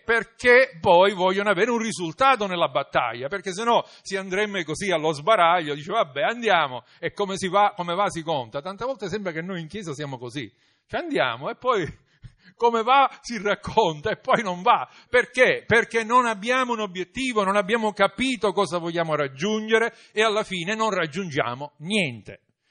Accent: Sicily, Italy; E noi sicuramente come siciliani, italiani in genere, ma siciliani

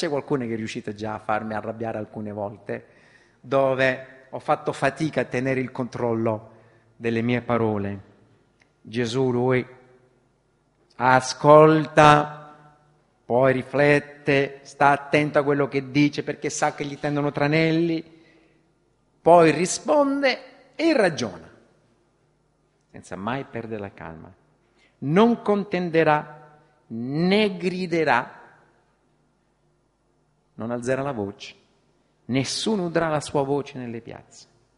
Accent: Calabria, Italy; ormai sono diventato italiano visto che sono cresciuto in Calabria, poi maturato in Italia, mi sento cittadino d'Italia.

